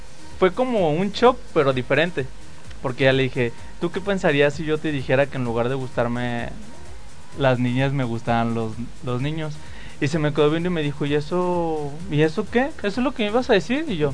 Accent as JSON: {"language": "Spanish", "town": "La Barca", "region": "Jalisco", "country": "Mexico", "said": "aunque los dos somos de pueblo, yo soy de La Barca, Jalisco"}